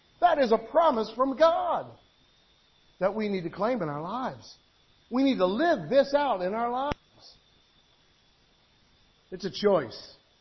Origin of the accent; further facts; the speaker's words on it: United States; born there; But I'm an American. I was born in America.